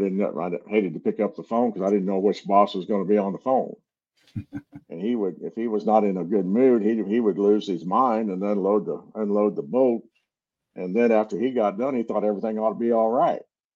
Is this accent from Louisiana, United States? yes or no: yes; Eunice, Louisiana, United States; I came from Eunice, Louisiana. There's more angry women in that town.